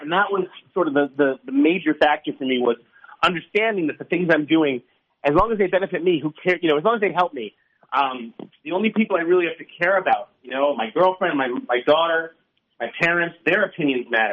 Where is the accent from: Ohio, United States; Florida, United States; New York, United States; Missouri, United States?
New York, United States; New York City; growing up in New York City in the public schools in the 70s and 80s